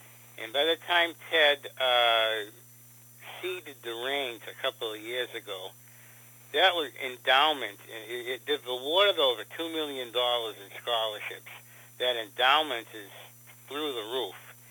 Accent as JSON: {"language": "English", "town": "Cleveland", "region": "Ohio", "country": "United States", "said": "I'm from Cleveland, and when the Red Sox came to Cleveland, I saw them play"}